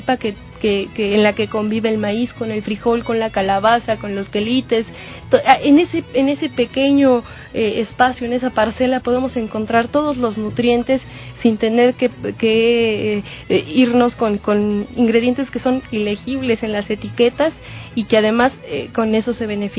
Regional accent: Mexico; es una celebración que nos evoca como mexicanos

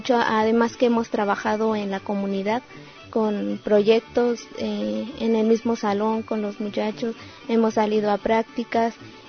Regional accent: Aculco, State of Mexico, Mexico; Yo soy del Estado de México, soy del municipio de Aculco

